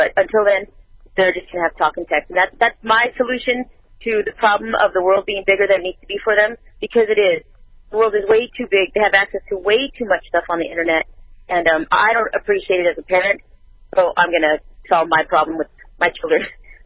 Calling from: Paso Robles, California, United States; I'm calling from Paso Robles, California.

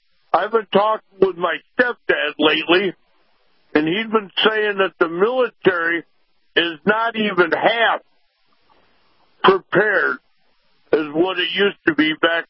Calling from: Sandusky, Ohio, United States; from Sandusky.

